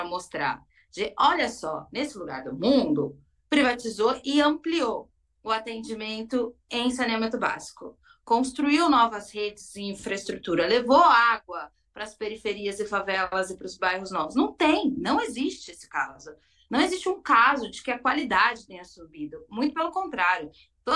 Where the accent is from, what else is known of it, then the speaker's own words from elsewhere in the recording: Itu, São Paulo, Brazil; Eu sou de Itu, interior de São Paulo, uma cidade que remunicipalizou o serviço de água e esgoto não faz muito tempo, em 2016.